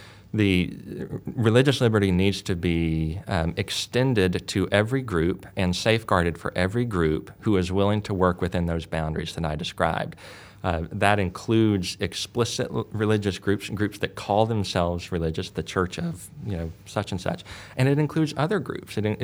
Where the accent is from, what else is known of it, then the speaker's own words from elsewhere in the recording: United States; I'm from the United States